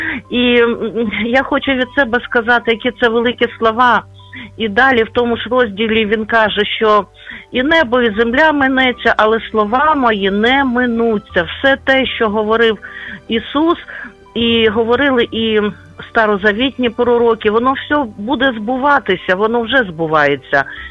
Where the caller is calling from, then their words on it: Lviv, Lviv Oblast, Ukraine; Доброго дня, я зі Львова